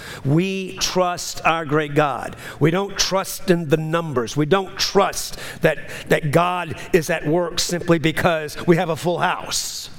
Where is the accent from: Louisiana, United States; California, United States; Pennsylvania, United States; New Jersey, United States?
Louisiana, United States; New Orleans; I'm from New Orleans, but, you know, New Orleans, holy ones.